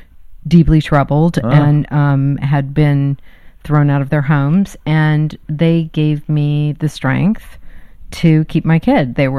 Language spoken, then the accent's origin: English; Palos Verdes, California, United States; I grew up in Palos Verdes.